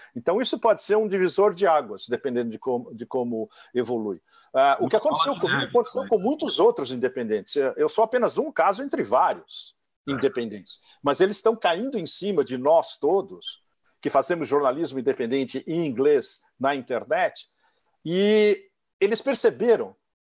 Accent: Russia; A linha vermelha, quem traça, somos nós, russos.

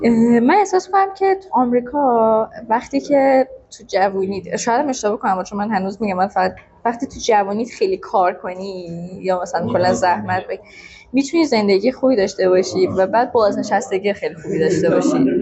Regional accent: Iran; تهش من ایرانی ام، بالاخره تهش چی مملکت به دنیا اومدم، چالش پاسپورت آمریکا رو بگیرم چه چیز باز هم من تو اینجا به دنیا اومدم

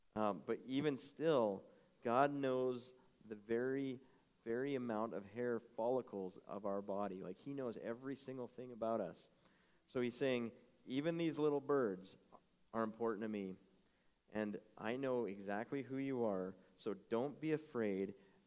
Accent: United States; Even at the very least, I'm an American.

